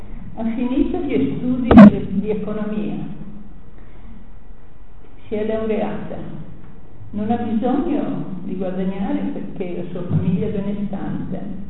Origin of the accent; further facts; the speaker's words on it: Brescia, Lombardy, Italy; Io sono di Brescia